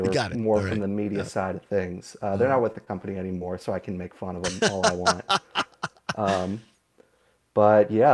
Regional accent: Wilmette, Illinois, United States

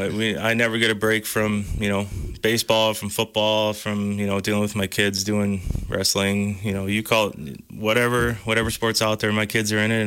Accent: Dodgeville, Wisconsin, United States; You know, I come from Dodgeville, so I kind of stay in touch with a lot of the coaches there.

